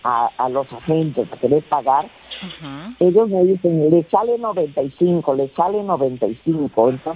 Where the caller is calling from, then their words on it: San Martín de Porres, Lima, Peru; Soy de San Martín de Porres.